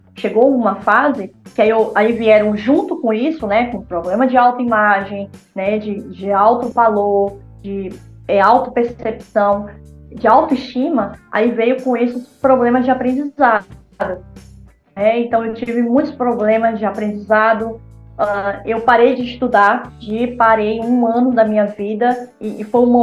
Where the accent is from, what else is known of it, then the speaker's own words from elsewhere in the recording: Bahia, Brazil; born there; lá aqui no interior da Bahia, onde eu nasci